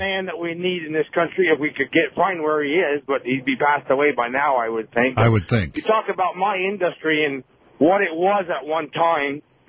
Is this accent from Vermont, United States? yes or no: yes; Vermont, United States; I'm from Vermont, but we've got so many problems in the government.